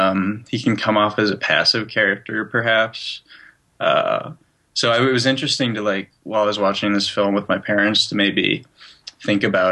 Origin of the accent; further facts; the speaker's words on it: Chicago, Illinois, United States; Because I just got home for winter break, and I'm from Chicago.